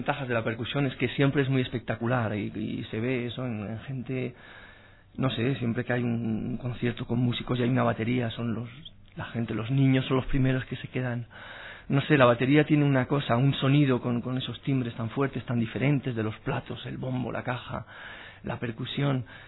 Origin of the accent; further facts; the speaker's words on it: Alicante, Valencian Community, Spain; estuve tocando en grupos en Alicante, porque soy de Alicante, con grupos de todo tipo, de baile, de rock.